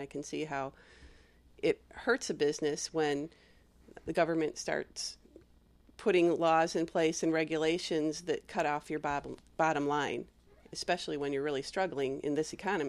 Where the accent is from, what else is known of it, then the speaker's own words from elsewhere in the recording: Southgate, Michigan, United States; also born or lived in Wyandotte; I am from Trenton, Michigan. I was born in Wyandotte and grew up in Southgate.